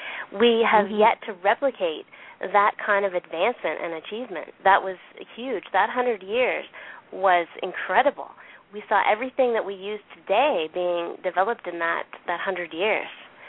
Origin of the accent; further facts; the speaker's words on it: Fredericton, New Brunswick, Canada; Well, you know, I came from Fredericton